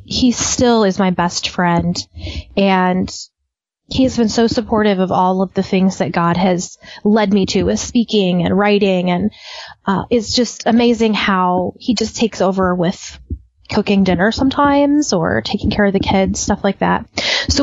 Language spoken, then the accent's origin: English; Indiana, United States; Okay, well, I grew up and currently still live in northern Indiana.